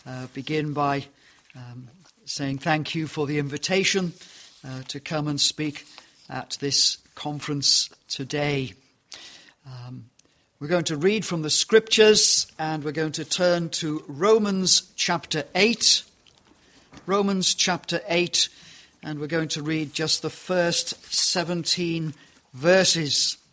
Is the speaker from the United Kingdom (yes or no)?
yes; England, United Kingdom; I'm so English, I want to call them skittles